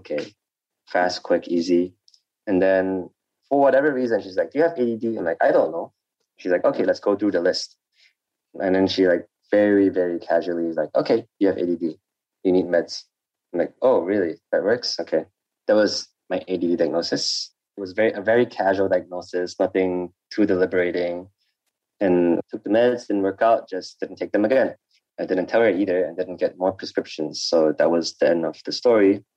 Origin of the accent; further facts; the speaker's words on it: Sabah, Malaysia; I'm 23 years old. I'm from Sabah, and currently I'm working in Seoul South.